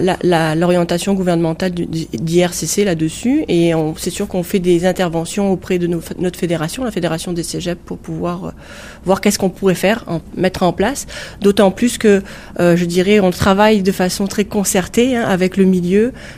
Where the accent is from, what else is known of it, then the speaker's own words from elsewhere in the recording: France; En tant que Français, je vous dirais européenne, ça serait possible.